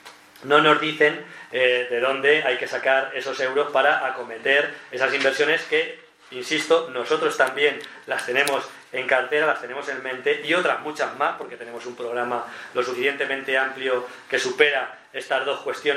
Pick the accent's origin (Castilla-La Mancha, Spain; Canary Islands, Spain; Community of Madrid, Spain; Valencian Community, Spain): Castilla-La Mancha, Spain; Argamasilla de Alba; en mi pueblo, que es Algamasilla de Alba, es reducir